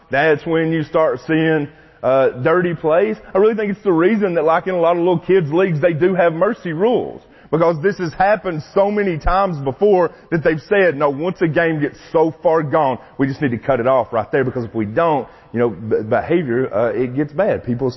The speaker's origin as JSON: {"language": "English", "town": "Mainville", "region": "Tennessee", "country": "United States", "said": "Look, I'm from Mainville, Tennessee. I'm not afraid to fight dirty, you know?"}